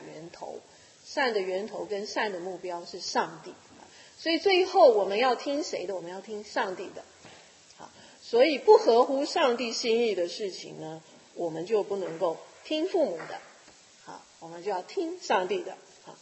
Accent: China; 我们中国人啊，是对于孝顺来讲应该是非常非常的重视

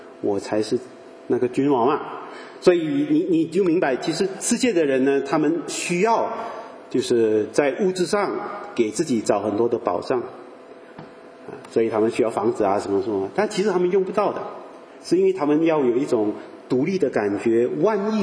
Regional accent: Malaysia; 我们马来西亚，当然我们马来西亚人很好玩的啦，不过我长大的地方啊，以前是小镇啊，现在回去哇大城市哈

